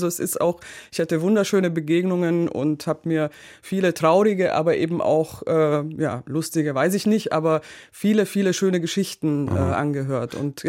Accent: Romania; now in Germany; Ich komme ja selbst aus Rumänien, bin oft mit Vorurteilen auch konfrontiert.

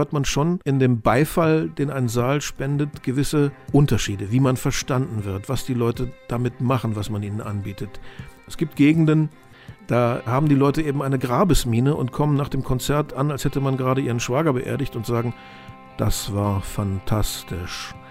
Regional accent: West Germany, Germany; Das ist meine Herkunft, aber aufgewachsen bin ich in Westdeutschland. Ich bin in einem Flüchtlingslager im Westen auf die Welt gekommen und dann sehr oft umgezogen.

